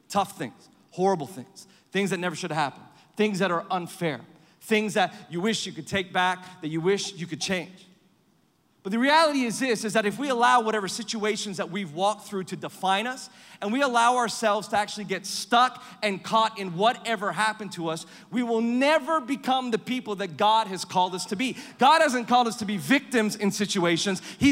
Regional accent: Perth, Western Australia, Australia; accent: American

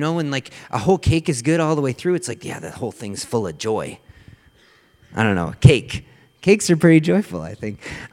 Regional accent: Canada; I say shone because I'm Canadian.

